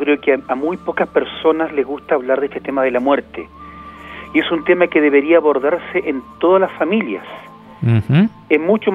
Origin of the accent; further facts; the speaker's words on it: Chile; muchas veces dejamos todo para última hora como buen chileno